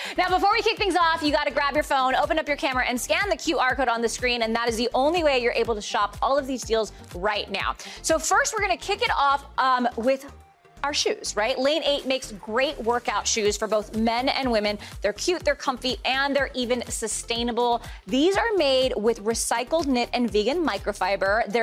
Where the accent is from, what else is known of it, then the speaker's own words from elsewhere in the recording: Texas, United States; I mean, I grew up in Texas, so everyone was settled by 25.